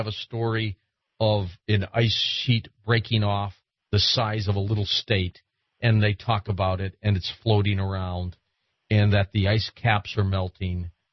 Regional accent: Detroit, Michigan, United States; also born or lived in St. Louis; now in Los Angeles, United States; I remember winters growing up in Detroit and also St. Louis in the Midwest

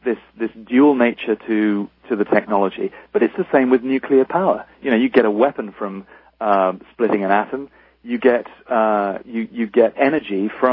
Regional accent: United Kingdom; Now, I am I'm a Brit

